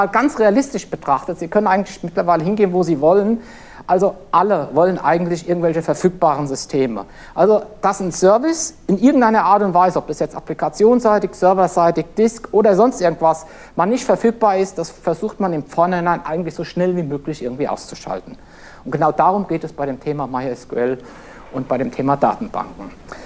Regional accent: Frankfurt, Hesse, Germany; ich komme aus dem Frankfurter Umfeld, von der Sprache oute ich mich da auch immer relativ schnell

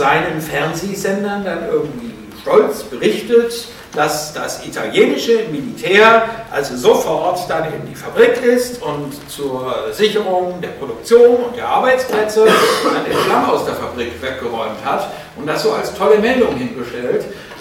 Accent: Marburg, Hesse, Germany; ich bin nun in Marburg aufgewachsen und das ist also so die Ecke von Allendorf

